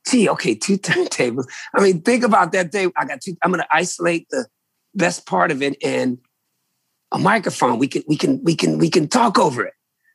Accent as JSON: {"language": "English", "region": "Virginia", "country": "United States", "said": "I come from Virginia people, man. I am a Virginian, brother."}